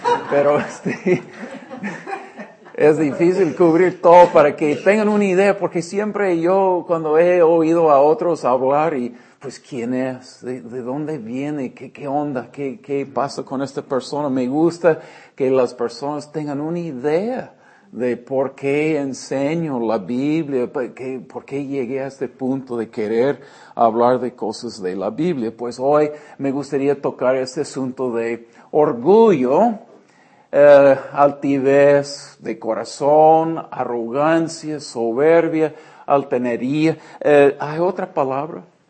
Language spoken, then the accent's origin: Spanish; Eugene, Oregon, United States; somos de Oregon, Pamela es de Portland, yo de Eugene, nací aquí, pero regresé, pues salimos por mucho tiempo.